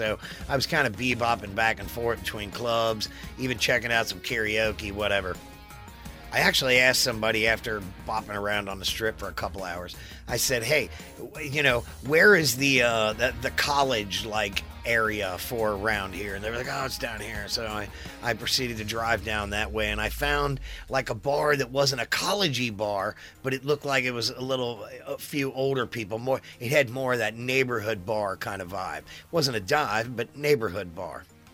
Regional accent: Cincinnati, Ohio, United States; So I was like, "Hey, guys, hey, I'm from Cincinnati."

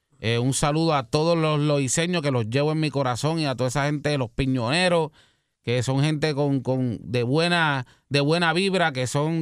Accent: Carolina, Puerto Rico; Pero también me siento carolinense, soy puertorriqueño, y estos dos pueblos son con los que me identifico bien, bien fuerte. También mi abuela de parte madre era de Llorén Torres, o que me identifico con esa área cangrejera

